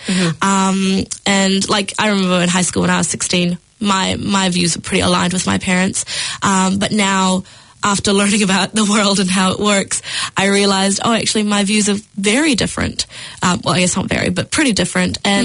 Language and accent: English; New Zealand; growing up in New Zealand, I have sort of grown up with nature around me, hikes on the weekend and swims at the beach and just, being in outdoors all the time.